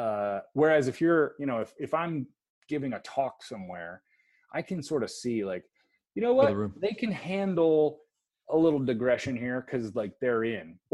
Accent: United States; Like I could digest Spanish culture better than I can digest American culture because I'm American.

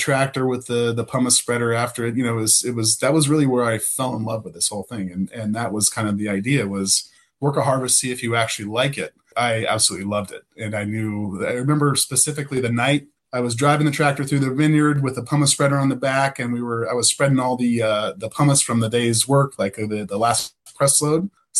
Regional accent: St. Helena, California, United States; You know, I grew up in St. Helena, which is about 6 or 7 miles north of BD, where I'm sitting right now.

